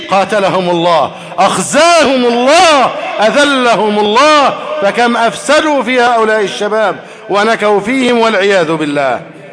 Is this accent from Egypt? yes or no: yes; Egypt; احفظ بلدنا مصر أمنا أمانا